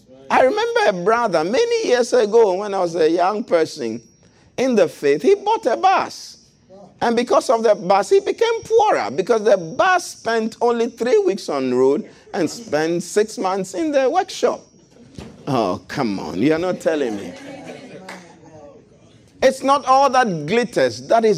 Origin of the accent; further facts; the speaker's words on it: Ghana; If you won't clap, I came with clapping from Ghana, so if you don't take it, I'll clap myself.